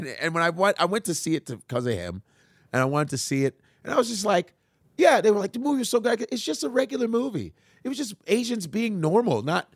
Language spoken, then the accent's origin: English; Chicago, Illinois, United States; I grew up in Boys Town in Chicago. Gays were always around me. You know, it was immigrants, gay, it was all that.